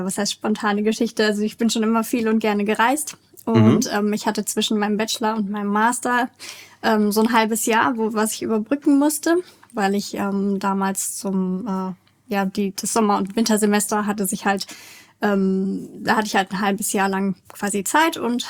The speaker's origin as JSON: {"language": "German", "town": "Troisdorf", "region": "North Rhine-Westphalia", "country": "Germany", "tie": "born or raised there", "also_born_or_lived": "Hamburg", "lives_now": "Willingen, Germany", "said": "Also ich komme aus der Nähe von Köln, aus Troisdorf, bin da aufgewachsen, habe zu meinem Studium 4 Jahre in Hamburg gewohnt und bin dann wieder zurück nach Köln und zuletzt oder beziehungsweise war dann 3,5 Jahre auf dem Schiff, auf AIDA und bin dann nach Willingen gezogen, ins Sauerland"}